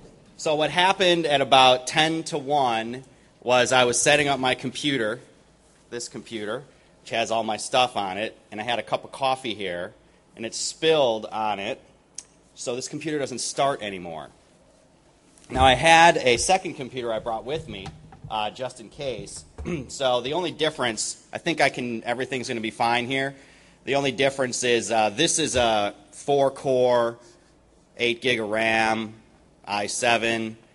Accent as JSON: {"language": "English", "region": "New Jersey", "country": "United States", "said": "Locations all over the world. I'm from New Jersey."}